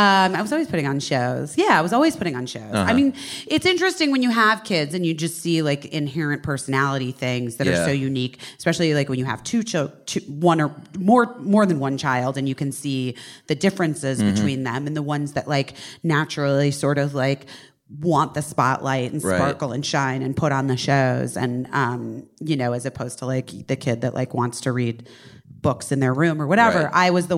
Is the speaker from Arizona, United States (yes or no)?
yes; Scottsdale, Arizona, United States; moved away as an adult; also born or lived in Oak Park, Illinois; I was born in Oak Park, Illinois. And then we moved to Arizona when I was six. Scottsdale, Arizona.